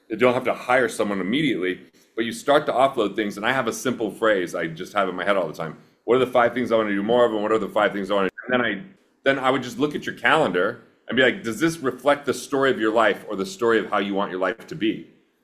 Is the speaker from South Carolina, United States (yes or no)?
no; Price, Utah, United States; I'm from Price, Utah. I don't even know how to speak English hardly.